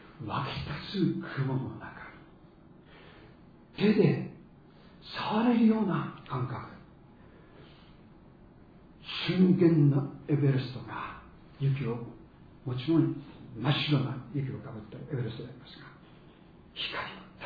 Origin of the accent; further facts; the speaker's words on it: Tohoku, Japan; accent: Tohoku dialect; 僕もね、東北弁の英語でやったよってガリューの英語なんとか通じるもんだそうです